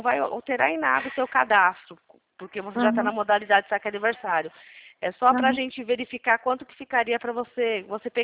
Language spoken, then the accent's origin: Portuguese; São Paulo, Brazil; eu sou de São Paulo